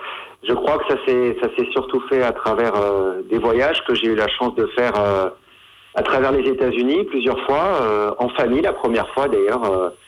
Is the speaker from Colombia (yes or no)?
no; Grand Est, France; parce que je suis lorrain, quoi, d'origine.